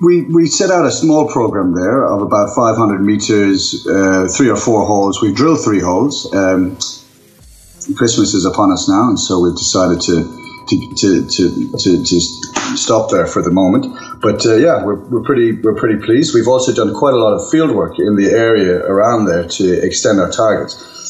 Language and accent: English; Ireland; I'm Irish, as you can tell. I've graduated from Cork University here in Ireland